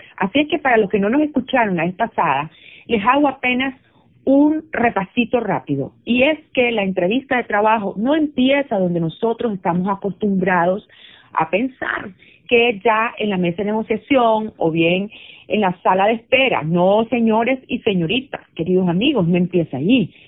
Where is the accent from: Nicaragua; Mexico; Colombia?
Nicaragua; en Nicaragua había un cuento que se llamaba Pancho Madrigal y eran unas anécdotas de allá de mi tierra, donde yo soy del norte, porque yo soy norteña y los norteños somos como muy pintorescos.